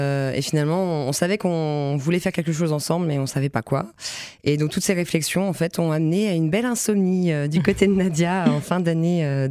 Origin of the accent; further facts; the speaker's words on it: Nancy, Grand Est, France; Moi, du coup, je suis de Nancy, je suis originaire de Lorraine de toute façon.